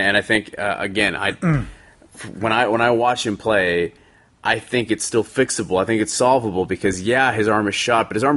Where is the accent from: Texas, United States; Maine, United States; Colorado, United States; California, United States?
Texas, United States; you know, I grew up in Texas.